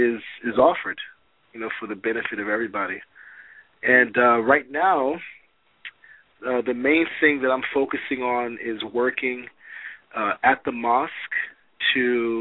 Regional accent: United States; born there; I'm a Nigerian American. I was born here in the States, but my father immigrated to the United States in the 60s.

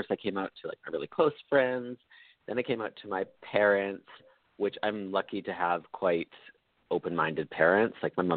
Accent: Red Deer, Alberta, Canada; I grew up in Red Deer, Alberta. So that Alberta is sort of like our Texas, I think, in lots of ways. It was like small city in the conservative area in the 90s.

